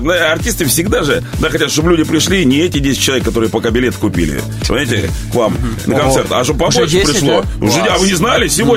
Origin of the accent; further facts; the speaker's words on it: Saint Petersburg, Russia; Я родился и вырос в Петербурге